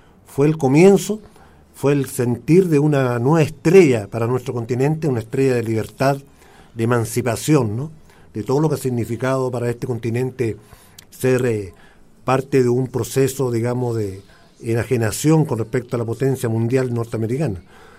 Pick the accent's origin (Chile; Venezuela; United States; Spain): Chile; nosotros pensamos como chilenos, ¿no?